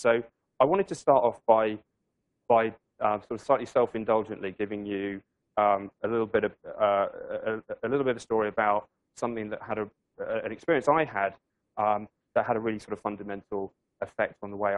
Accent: England, United Kingdom; I'm an Englishman with a Polish mother, a Scottish father, a Japanese wife, and a Finnish first name.

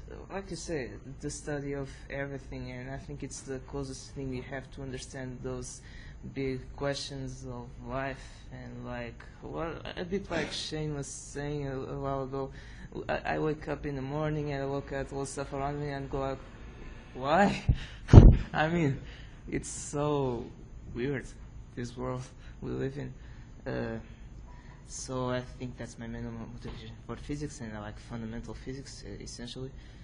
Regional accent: Portugal; I'm from Portugal, actually same university as him.

